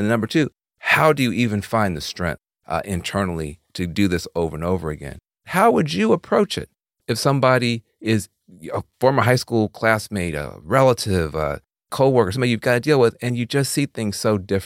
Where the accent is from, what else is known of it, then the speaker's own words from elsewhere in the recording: the South, United States; though I grew up in the South and you grew up outside the country